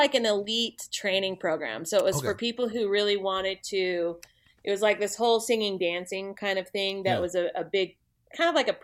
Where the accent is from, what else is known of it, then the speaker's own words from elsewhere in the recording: Salt Lake City, Utah, United States; yeah, so I'm based out of Salt Lake City. I grew up in Salt Lake City, Utah. Uh-huh. Still live here, but I have a studio in Utah